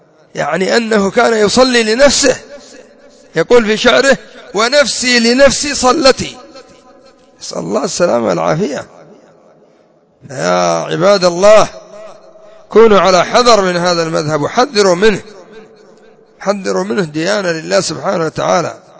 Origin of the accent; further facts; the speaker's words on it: Yemen; وعندنا في اليمن منهم الكثير